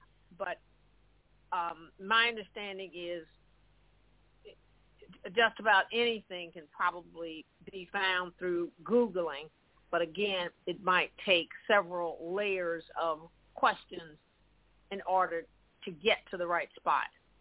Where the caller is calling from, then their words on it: St. Louis, Missouri, United States; from St. Louis